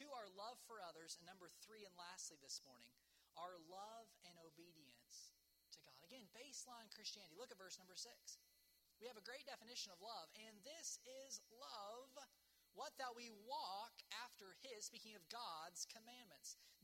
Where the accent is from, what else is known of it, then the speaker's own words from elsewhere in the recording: West Virginia, United States; It's like, I'm from West Virginia or whatever.